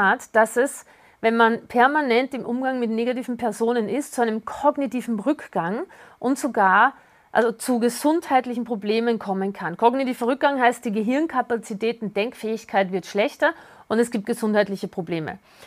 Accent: Vienna, Austria; Ich komme ja aus Wien

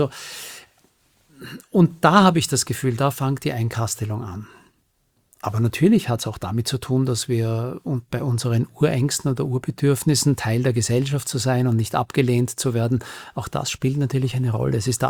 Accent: Vienna, Austria; Ich bin also aus Wien.

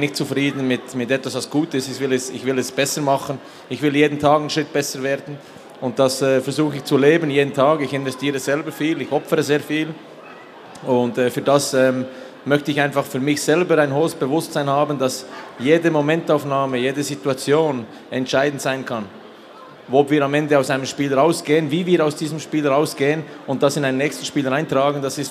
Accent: Switzerland; Ich bin Schweizer

